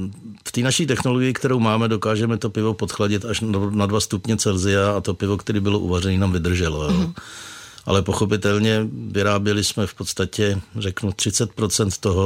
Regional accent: Plzeň, Plzeň Region, Czechia; moved away as an adult; now in Jihlava, Czech Republic; Já jsem se narodil v Plzni a žil jsem až do svých 20 let na Plzeňsku, pak jsem teda šel studovat do Prahy

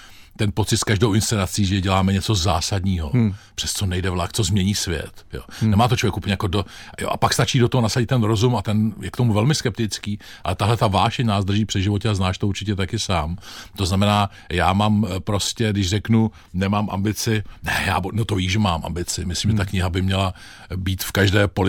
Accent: Týniště nad Orlicí, Hradec Králové Region, Czechia; born there; byl jsem v Týništi na Torlicí ve svém rodišti

